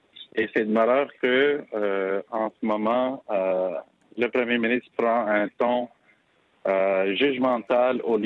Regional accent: India; French is a second language; now in Canada; Moi, je viens de l'Inde.

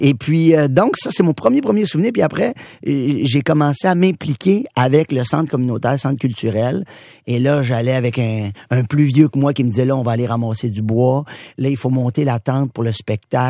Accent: Prévost, Quebec, Canada; Je suis né à Saint-Jérôme, j'ai grandi à Prévost, qu'on appelait Shawbridge à l'époque.

